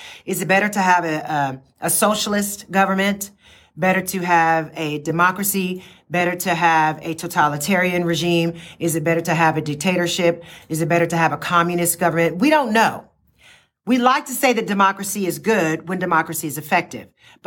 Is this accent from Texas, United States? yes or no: yes; Dallas, Texas, United States; now in Houston, United States; When I first moved to Houston area, because I'm from Dallas